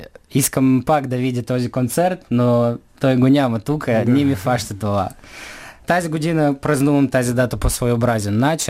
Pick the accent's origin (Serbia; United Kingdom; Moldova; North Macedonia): Moldova; Taraclia, Taraclia District; аз идвам от Молдова, град Тараклия. Град Тараклия, това е център на българската култура в град Молдова. Там говорим на български, знаем за България от малки